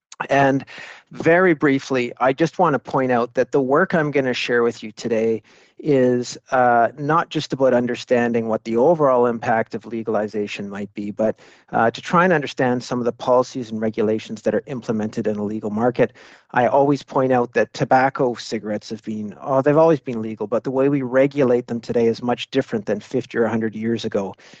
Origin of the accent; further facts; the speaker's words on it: Canada; I'm from Canada.